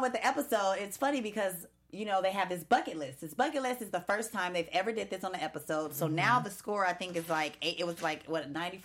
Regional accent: West Coast, United States; I'm from the West Coast. I'm going for the West Coast.

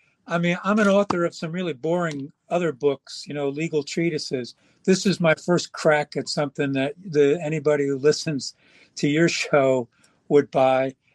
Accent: Valhalla, New York, United States; also born or lived in Bronx; Yeah, I was born in the Bronx, but youngest of seven, and we had a two-bedroom apartment. So when I was a baby, my parents moved us up to Valhalla in Westchester County.

